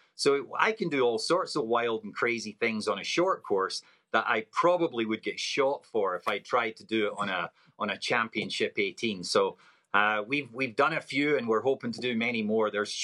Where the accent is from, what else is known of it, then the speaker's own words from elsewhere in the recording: Scotland, United Kingdom; Being a Scotsman, born and raised